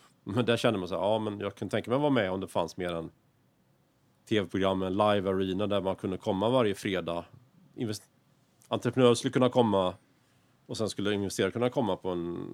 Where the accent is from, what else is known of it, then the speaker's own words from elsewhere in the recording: Värmland, Sweden; Jag känner mig som värmlänning. Men av någon anledning så har varken jag eller mina bröder fått en värmländsk dialekt.